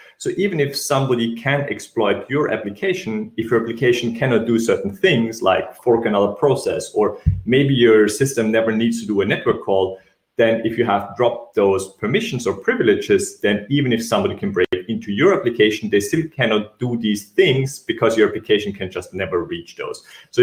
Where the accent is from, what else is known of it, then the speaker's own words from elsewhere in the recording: Austria; accent: Austrian; English is a second language; I'm from Austria, Vienna. That's why I'm sticking to English, so you don't have to deal with my Austrian accent.